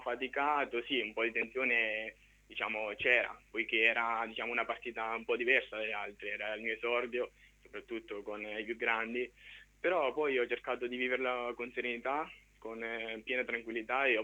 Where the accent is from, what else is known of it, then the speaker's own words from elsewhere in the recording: Corridonia, Marche, Italy; sono un ragazzo di 17 anni di Corridonia e quando ero piccolo ho iniziato le giovanili con la squadra del mio paese